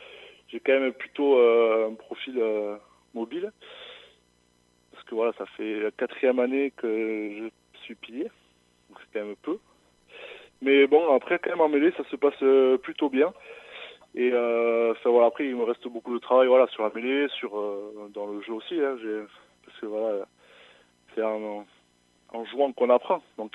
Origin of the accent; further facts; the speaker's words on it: Nouvelle-Aquitaine, France; born there; comme je suis né au Pays Basque, je me définis comme un basque, mais moi j'ai quand même un côté de moi qui est Bernet